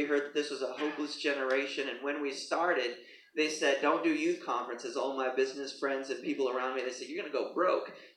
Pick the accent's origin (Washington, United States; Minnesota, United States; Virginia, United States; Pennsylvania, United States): Minnesota, United States; Minneapolis; now in Nashville, United States; I'm from Minneapolis originally, and then moved down to Nashville, Tennessee. God saved me and moved me from the cold down to where it's a little bit warmer.